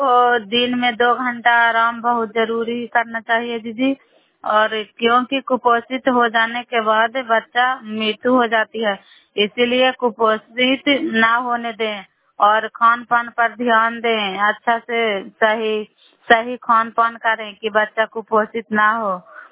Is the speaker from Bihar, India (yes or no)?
yes; Bihar, India; नालंदा जिला करौली ब्लॉक के निवासी हूँ